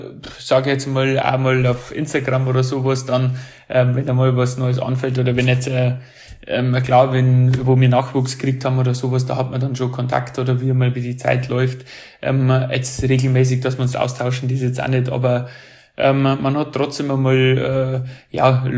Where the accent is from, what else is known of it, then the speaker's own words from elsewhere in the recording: Hansenried, Bavaria, Germany; weil ich bin ja aus Hansenried, das ist das Dorf daneben.